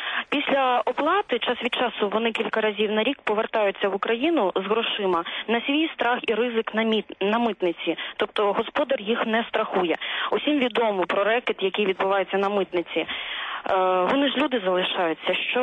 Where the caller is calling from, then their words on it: Volyn Oblast, Ukraine; я з Волинської області.